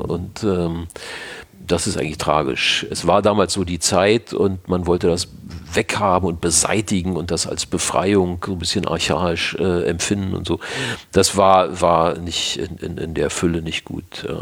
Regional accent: Berlin, Germany; Wir kommen ja nur alle aus dem Bezirk Pankow, wo Weißen See dazugehört.

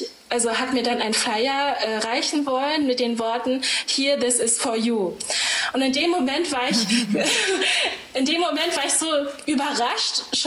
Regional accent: Germany; Ich bin eigentlich Deutsche, aber ich würde am liebsten das eigentlich weglassen, denn ich bin hier aufgewachsen

